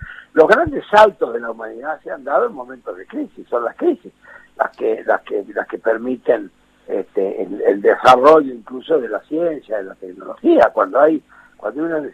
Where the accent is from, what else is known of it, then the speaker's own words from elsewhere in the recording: Argentina; como argentino me siento de alguna manera protegido por mi gobierno.